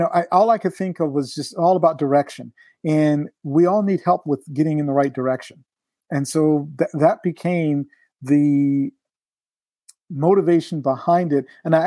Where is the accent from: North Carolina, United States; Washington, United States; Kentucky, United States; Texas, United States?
North Carolina, United States; And even though I'm from North Carolina and spices, you know, the spice was salt and pepper.